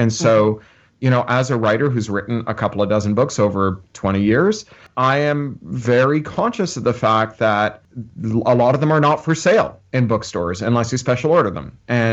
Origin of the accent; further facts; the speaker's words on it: Canada; also born or lived in London; now in Burbank, United States; I live in Burbank, California. I'm a Canadian who used to be a Londoner